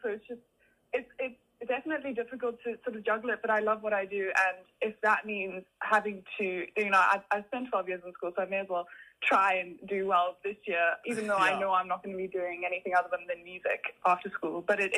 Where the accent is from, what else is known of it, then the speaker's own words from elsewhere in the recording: Plettenberg Bay, Western Cape, South Africa; So I've grown up in Plettenberg Bay my whole entire life. I've actually never been inside of Joburg. I've only been through the airport.